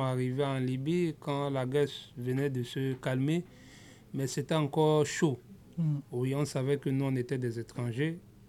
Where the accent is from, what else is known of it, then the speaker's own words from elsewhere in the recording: Douala, Littoral, Cameroon; Je viens du Cameroun.